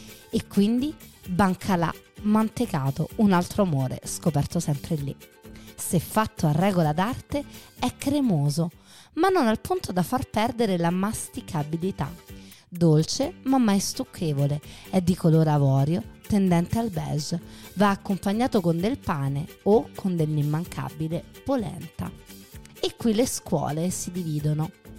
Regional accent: Rome, Lazio, Italy; son romana.

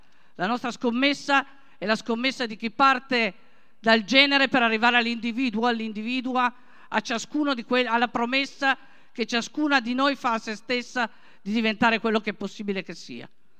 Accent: Turin, Piedmont, Italy; vengo da Torino anche, è l'angolo dei torinesi a quanto pare

